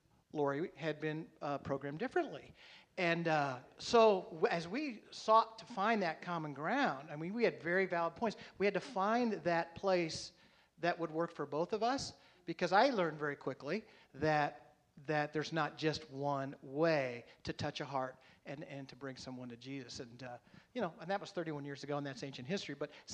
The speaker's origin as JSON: {"language": "English", "region": "Midwest", "country": "United States", "tie": "born or raised there", "said": "I grew up back in the Midwest in the Grace Brethren tradition, and that's a very structured tradition."}